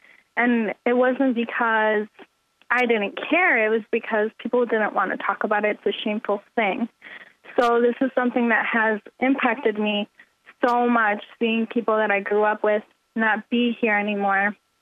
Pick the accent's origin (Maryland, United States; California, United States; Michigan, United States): Michigan, United States; Walled Lake; Growing up, I grew up in Walled Lake, Michigan.